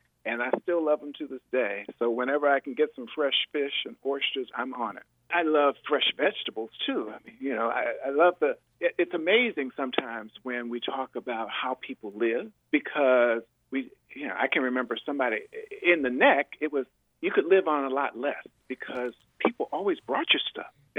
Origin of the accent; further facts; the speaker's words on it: Virginia, United States; That's the environment in which I was raised in the Northern Neck.